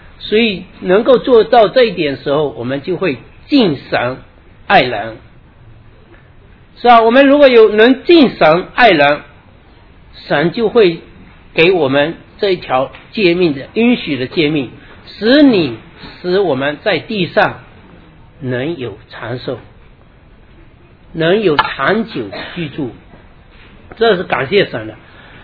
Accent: China; 但是这是我们中国人的传统。我们作为一个基督徒

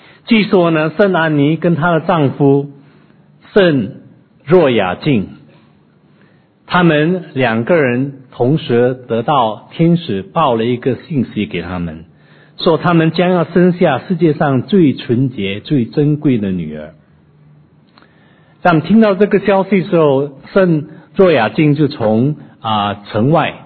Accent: Bukit Mertajam, Penang, Malaysia; 我来自槟城州的一个小镇叫做大三角，我最近刚刚回去再回来

